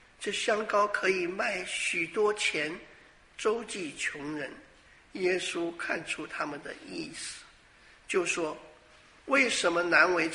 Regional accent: Taiwan; 我以前小的时候在台湾的时候

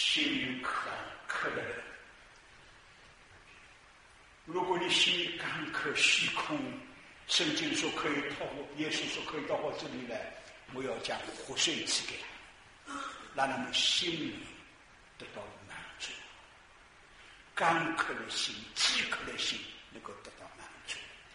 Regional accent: China; 我们中国人很可怜嘛

